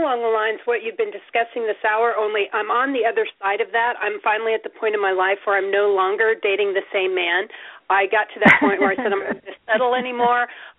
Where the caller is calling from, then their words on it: Nebraska, United States; I'm in Nebraska.